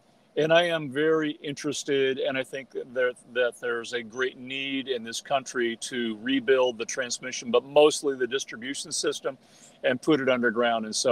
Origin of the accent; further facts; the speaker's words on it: Tucson, Arizona, United States; But I grew up in Tucson, and I did have an opportunity to put some of the distribution system underground.